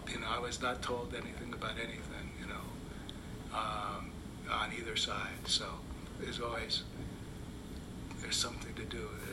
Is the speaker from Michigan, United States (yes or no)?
no; New York, United States; less rigorous and less coherent than what I was used to growing up in New York, which is highly focused, very disciplined, very religiously oriented.